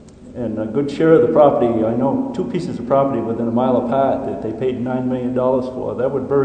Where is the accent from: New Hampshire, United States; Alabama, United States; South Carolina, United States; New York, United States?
New Hampshire, United States; Clarksville; I'm from Clarksville, and I live less than a mile of where this power line would go by.